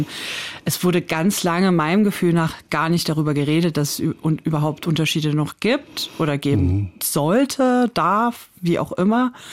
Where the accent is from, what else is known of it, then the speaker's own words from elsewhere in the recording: East Germany, Germany; ich würde sagen, dass ich mich überhaupt erst seit dieser Zeit als Ossi überhaupt fühle, weil erst war ja alles normal.